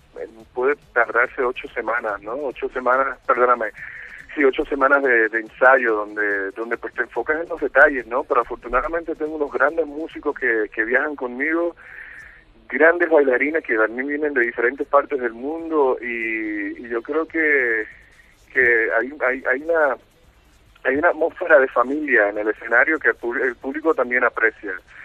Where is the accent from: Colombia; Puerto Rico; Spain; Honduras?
Puerto Rico; Por Dios, es mi tierra, ahí vive toda mi familia.